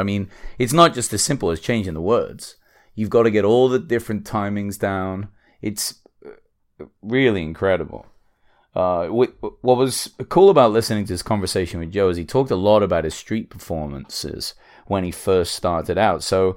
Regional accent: England, United Kingdom; I'm English

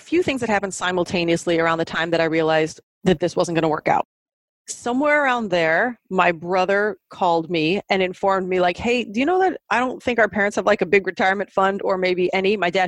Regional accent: Illinois, United States; from where I'm from, a small town in Southern Illinois, you didn't just necessarily up

